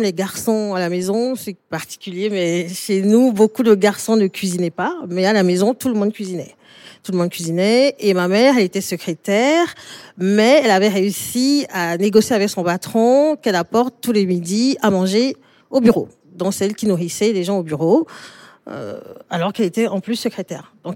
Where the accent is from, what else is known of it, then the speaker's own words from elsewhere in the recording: Cameroon; now in France; Je suis née au Cameroun.